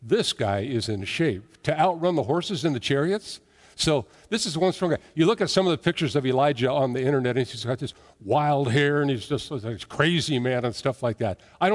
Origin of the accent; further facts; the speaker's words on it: United States; I don't know, as an American, I want more details.